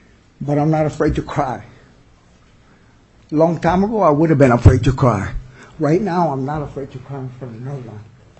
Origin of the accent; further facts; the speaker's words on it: Philadelphia, Pennsylvania, United States; also born or lived in Puerto Rico; I grew up in Philadelphia in a tough place. I'm Puerto Rican. I'm from Puerto Rico.